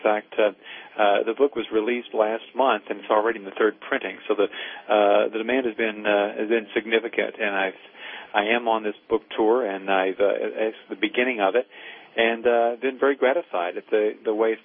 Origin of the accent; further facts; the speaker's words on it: Kingsport, Tennessee, United States; I picked up the local newspaper in Kingsport, Tennessee, which is in northeastern Tennessee where I grew up